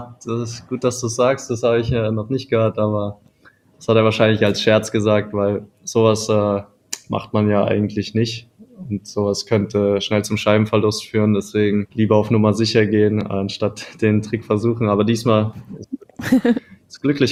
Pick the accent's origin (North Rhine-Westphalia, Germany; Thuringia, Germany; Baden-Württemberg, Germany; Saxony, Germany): Baden-Württemberg, Germany; Heidelberg; meine Heimatstadt Heidelberg